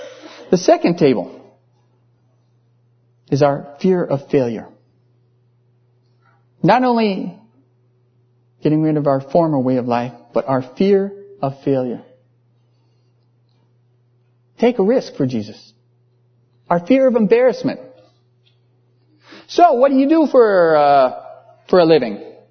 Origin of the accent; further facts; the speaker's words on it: United States; Of course, as an American, I want all kinds of people to love me and accept me, right?